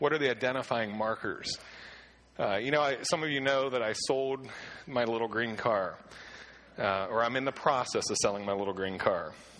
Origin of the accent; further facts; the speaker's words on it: Clearfield, Pennsylvania, United States; also born or lived in Pittsburgh; I grew up in Clearfield. We saw pickup trucks there.